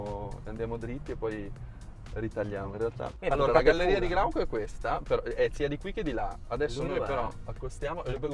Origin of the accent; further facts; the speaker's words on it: Milan, Lombardy, Italy; Da milanese io non guido con la macchina a Milano perché mi incazzo troppo.